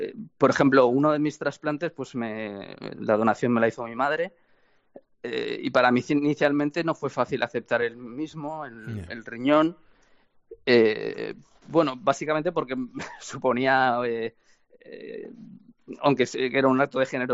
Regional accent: Galicia, Spain; no existía nefrología infantil en Galicia, de donde yo soy

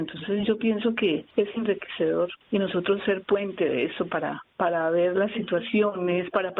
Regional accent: Colombia; now in Spain; Primero, soy colombiana.

